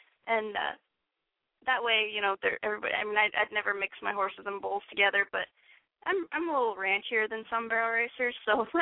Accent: Montana, United States; Yeah, I'm from Montana, and there's no better place than Montana in the summer.

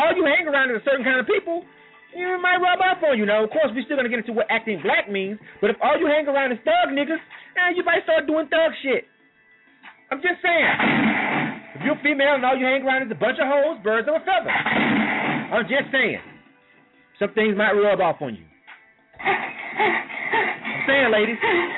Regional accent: Panama City, Florida, United States; now in Atlanta, United States; I'm from the South. From Panama City, Florida. I live in Atlanta. So I'm from the South, where we still have a wide range of race issues.

